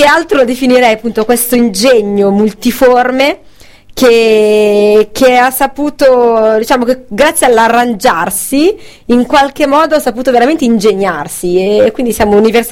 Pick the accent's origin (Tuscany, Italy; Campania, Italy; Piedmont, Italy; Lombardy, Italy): Lombardy, Italy; Albizzate; ad Albizzate, nel mio piccolo villaggio natale.